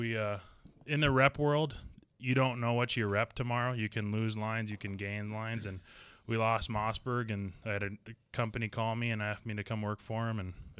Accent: Columbia Heights, Minnesota, United States; now in Coon Rapids, United States; so I'm from Minnesota. Grew up in Columbia Heights. Currently live in Coon Rapids.

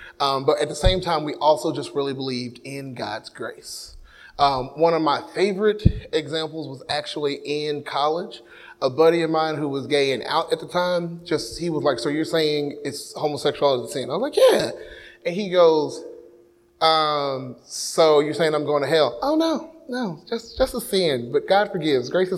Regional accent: Dallas, Texas, United States; I grew up in Dallas. I'm a pastor's kid.

